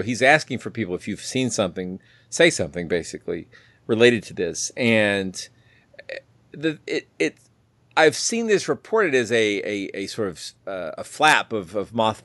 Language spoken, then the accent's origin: English; Atlanta, Georgia, United States; I mean, Atlanta, I'm from the Atlanta area, and Atlanta shuts down at night.